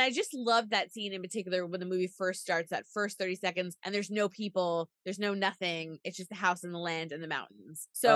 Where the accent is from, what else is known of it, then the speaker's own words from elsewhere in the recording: New York, United States; I'm a New Yorker, so I'm in New York right now.